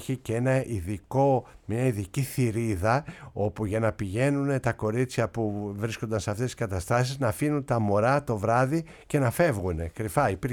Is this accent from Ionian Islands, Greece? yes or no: yes; Kefalonia, Ionian Islands, Greece; μια που είμαι κεφαλονίτης